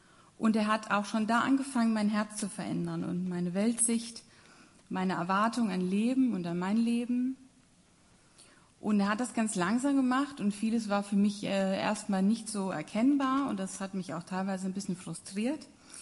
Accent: Nanzenbach, Hesse, Germany; Ich komme ja hier aus Nanzenbach, aus einem schönen Land-Dill-Kreis und von 1500 auf 20 Millionen.

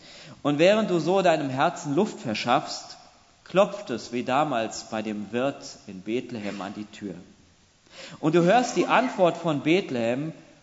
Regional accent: Schalksmühle, North Rhine-Westphalia, Germany; Meine Heimatgemeinde ist Schalksmühle, das liegt im Sauerland. Da bin ich aufgewachsen und meine Eltern wohnen dort in der Nähe auch noch heute.

